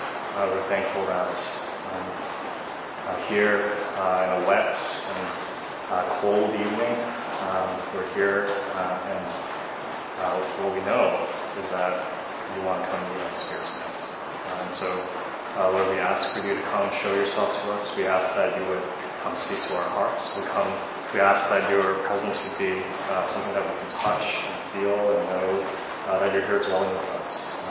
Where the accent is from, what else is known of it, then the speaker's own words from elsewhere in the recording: Vancouver, British Columbia, Canada; We're from Vancouver, British Columbia, Canada. We flew down here yesterday to spend the weekend with you guys.